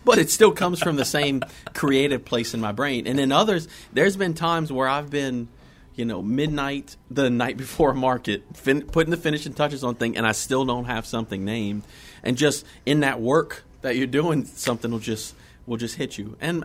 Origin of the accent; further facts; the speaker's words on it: Louisiana, United States; growing up in South Louisiana